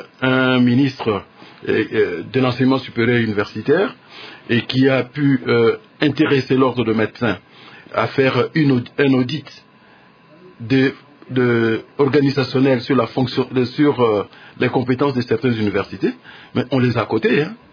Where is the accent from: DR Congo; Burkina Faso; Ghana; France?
DR Congo; Chez nous, en République démocratique du Congo, nous n'avons pas ces droits-là.